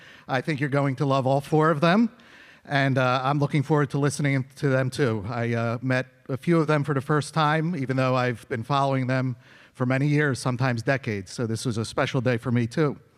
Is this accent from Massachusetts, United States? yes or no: no; New Jersey, United States; I'm from New Jersey.